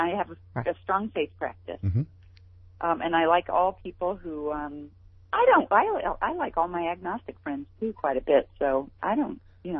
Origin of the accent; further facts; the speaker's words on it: Midwest, United States; I'm from the Midwest.